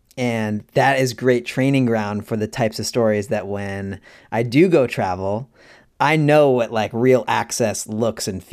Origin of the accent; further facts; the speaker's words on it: California, United States; I'm from California, but even like working in LA, I realized that, you know, I didn't have a connection to like the people